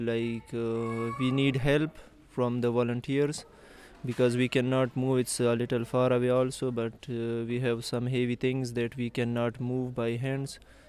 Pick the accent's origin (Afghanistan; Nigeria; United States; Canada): Afghanistan; English is a second language; I am from Afghanistan.